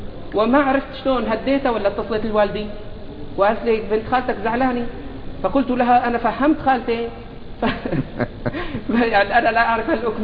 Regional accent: Homs, Homs Governorate, Syria; عندنا في حمص محافظ، بقي 8 سنوات منعنا من الكهرباء والماء ومن كل شيء

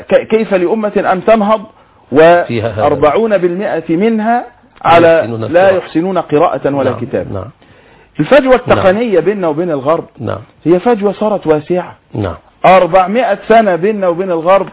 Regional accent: Egypt; كمصريين أولا وكمنتسبين إلى الإسلام ثانيا

